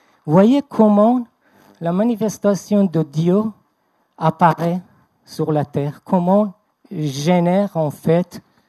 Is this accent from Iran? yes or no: yes; Iran; moved away; Je suis aussi un Iranien. Voilà. J'ai quitté l'Iran il y a presque 40 ans, le 7 mars 1978.